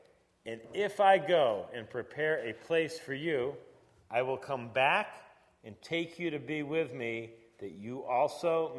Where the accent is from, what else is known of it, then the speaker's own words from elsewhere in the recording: United States; I'd grown up all my life where Russia was our enemy as an American.